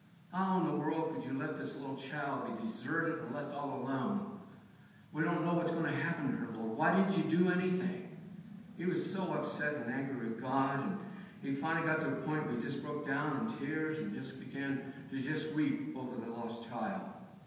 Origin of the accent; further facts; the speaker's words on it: Lima, Ohio, United States; And we came back to Lima because this was our roots. My wife was born and raised here in Lima. I grew up here in Lima as a boy.